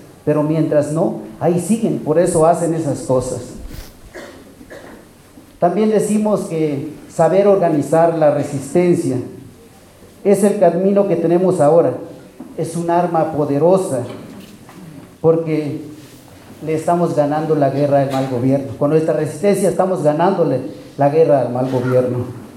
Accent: Chiapas, Mexico; Vengo del Caracol 4, soy base de apoyo.

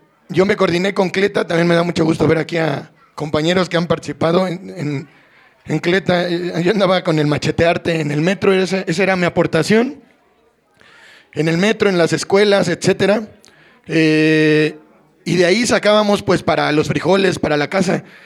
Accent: Álvaro Obregón, Mexico City, Mexico; yo soy de Álvaro Obregón, allá por la prepa 8.

